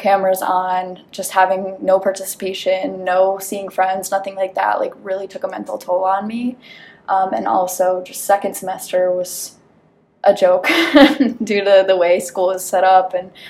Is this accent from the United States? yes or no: yes; Hebron, Connecticut, United States; also born or lived in Shanghai, China; I am originally from Hebron, Connecticut, and I lived in Shanghai for 2.5 years and spent the majority of the COVID-19 pandemic in Jupiter, Florida.